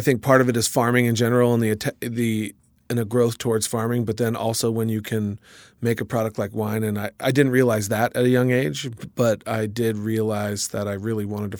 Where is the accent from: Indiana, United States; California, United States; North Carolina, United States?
California, United States; Alexander Valley; Yeah, I'm born and raised in Alexander Valley. I'm a second-generation Alexander Valley grape grower.